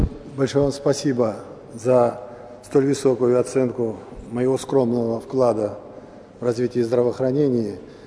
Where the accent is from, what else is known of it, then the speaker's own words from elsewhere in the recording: Russia; я по происхождению грузин, но я россиянин. Всю свою сознательную жизнь я живу в России. Образование и навыки, которые у меня есть, я получил здесь.